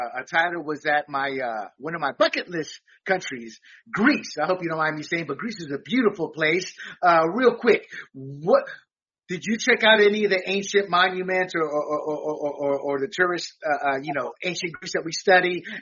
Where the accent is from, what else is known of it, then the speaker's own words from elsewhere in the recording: Panama; I was born and raised in Panama. I've seen voter fraud.